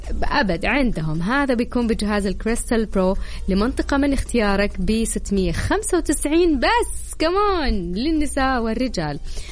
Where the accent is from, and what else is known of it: Mecca, Makkah Province, Saudi Arabia